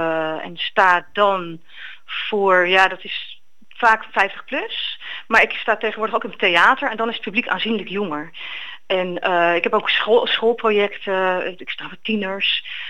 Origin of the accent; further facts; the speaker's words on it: The Hague, South Holland, Netherlands; Ik kom zelf ook uit Den Haag.